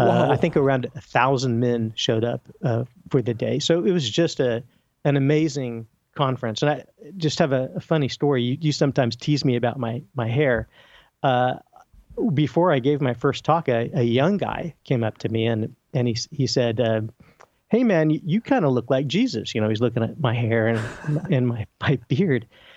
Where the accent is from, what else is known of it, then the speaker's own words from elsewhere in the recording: Midwest, United States; You know, I grew up in the Midwest